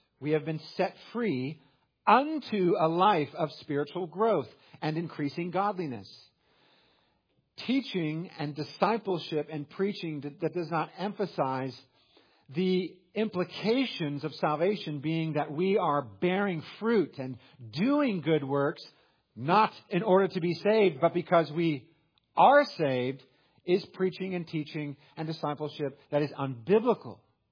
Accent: California, United States; You know, I'm from California.

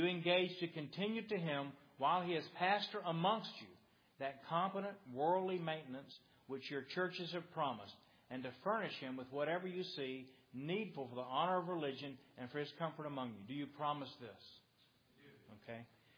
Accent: Mobile, Alabama, United States; I grew up in Mobile. Maybe I don't know how many people knew. I grew up here.

